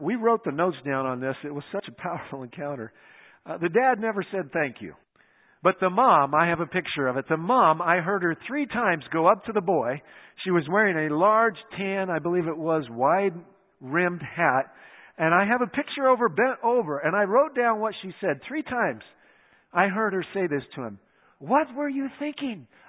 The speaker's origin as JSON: {"language": "English", "country": "United States", "said": "And besides, I'm an American, so we like our space."}